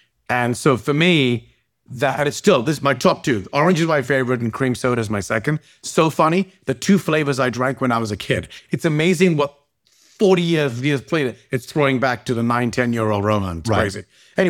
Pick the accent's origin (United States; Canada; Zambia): Zambia; I grew up in Zambia in Africa, right? So in Zambia, when he had three beverages, Coke, Sprite, and Fanta, that's it.